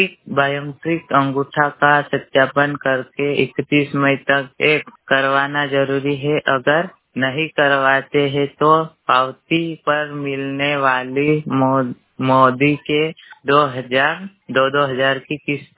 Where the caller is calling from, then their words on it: Chandrada, Madhya Pradesh, India; ग्राम पंचायत चंद्रड़ा का निवासी हूं। जिला बड़वानी में